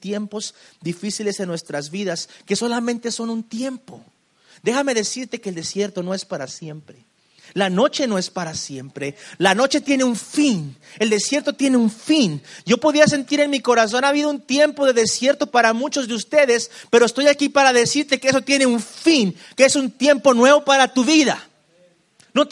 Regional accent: Ciudad Juárez, Chihuahua, Mexico; yo soy de Ciudad Juárez y algunos conocen por ahí. Si no has conocido Juárez, está bien, no te has perdido de mucho. Es un desierto y yo he crecido en el desierto, cuando yo era niño en el desierto.

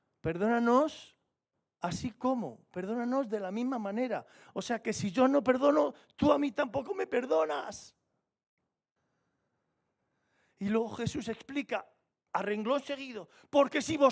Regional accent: Spain; Estamos aquí en la tierra, somos ciudadanos de la tierra y somos ciudadanos españoles.

